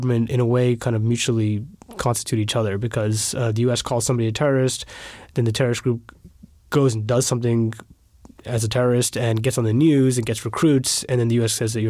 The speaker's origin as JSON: {"language": "English", "country": "United States", "said": "Well, I'm an American journalist."}